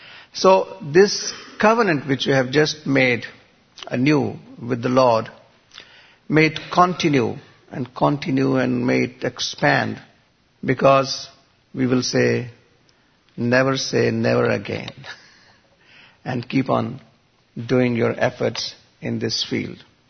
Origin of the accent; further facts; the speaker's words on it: Punjab, Pakistan; So I come from Punjab area, which is adjacent to Sindh. And I come from a family which is third, fourth generation Christians